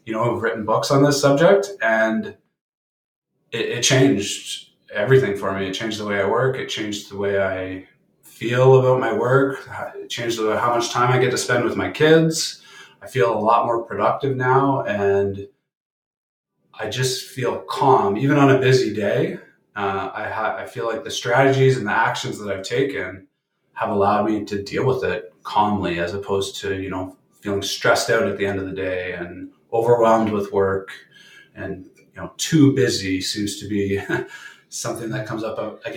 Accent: Markham, Ontario, Canada; also born or lived in Thunder Bay; now in Lindsay, Canada; So I grew up in Markham, Ontario, but I've lived kind of all over the place. I spent 5 years in Thunder Bay before moving to Lindsay. My wife and I actually lived in Korea for a year teaching English.

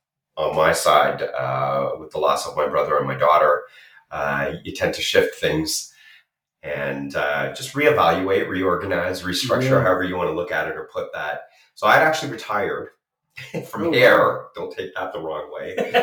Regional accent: Toronto, Ontario, Canada; also born or lived in Calgary / Edmonton; I grew up in Toronto and out west in Calgary and Edmonton. I've lived across the Canada in Halifax and London, Ontario, in Vancouver and Victoria as well.

